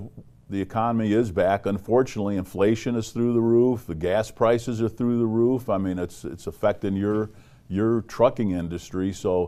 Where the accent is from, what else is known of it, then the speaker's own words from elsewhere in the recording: Detroit, Michigan, United States; moved away as an adult; now in Las Vegas, United States; So I grew up in Detroit, Michigan, graduated from Wayne State University.